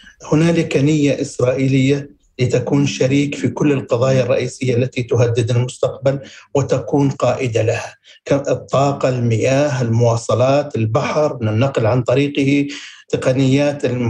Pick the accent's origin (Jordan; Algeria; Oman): Jordan; ونحن كأردنيين حقيقة لا نرضى بهذا الشيء.